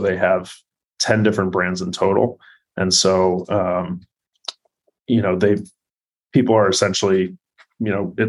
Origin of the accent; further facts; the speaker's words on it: Chicago, Illinois, United States; now in Miami, United States; No, my phone number, because I grew up in Chicago, so my phone number is a 630.